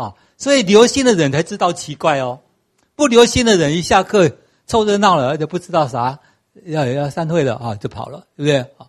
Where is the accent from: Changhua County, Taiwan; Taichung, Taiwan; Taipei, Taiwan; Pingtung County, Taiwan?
Changhua County, Taiwan; Tianwei; 这是我们田尾乡都没有教会